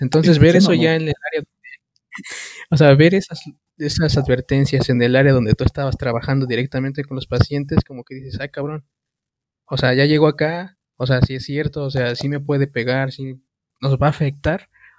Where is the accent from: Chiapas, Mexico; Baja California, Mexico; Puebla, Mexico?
Puebla, Mexico; Zacapoaxtla; no, pues soy de Zacapuaxla. Ah, por Cuetzalan.